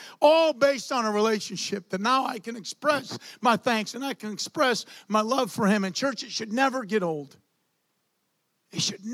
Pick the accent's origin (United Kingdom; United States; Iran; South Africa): United Kingdom; England; I'm an English man who speaks English.